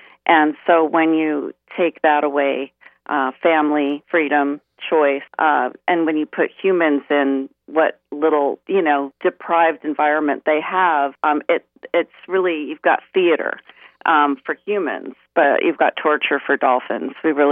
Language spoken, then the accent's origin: English; Los Angeles, California, United States; I grew up in Los Angeles because I was always looking for dolphins and never really got on the board.